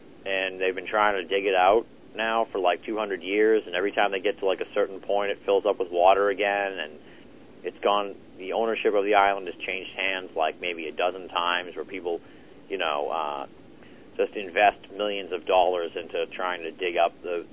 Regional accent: Boston, Massachusetts, United States; I'm from Boston.

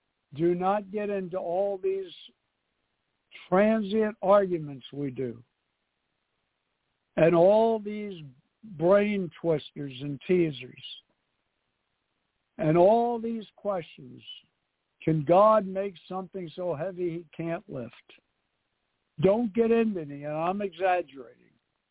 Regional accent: New York City, New York, United States; We don't even come from the same part of the country. I'm from New York City.

